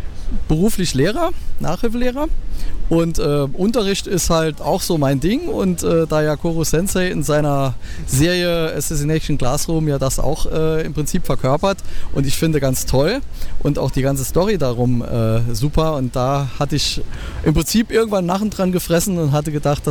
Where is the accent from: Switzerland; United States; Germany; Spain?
Germany; Saarland; Und ich selber bin aus dem Saarland.